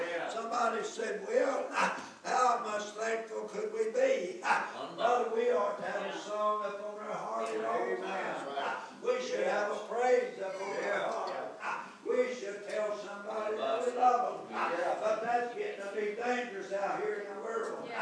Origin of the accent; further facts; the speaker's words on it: Kentucky, United States; I said, from down in Kentucky.